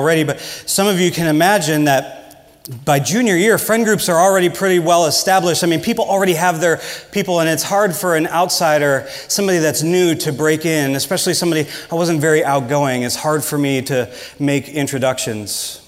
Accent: Midwest, United States; accent: Midwestern; Some sarcastic remark about my accent, because I'm from the Midwest and Midwesterners have weird Midwestern accents.

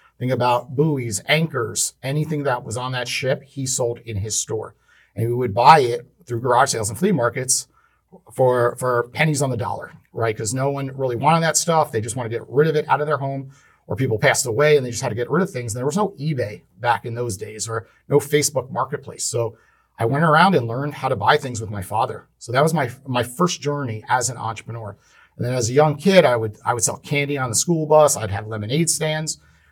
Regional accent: Port Washington, New York, United States; Yeah, so I was raised in New York, a town called Port Washington.

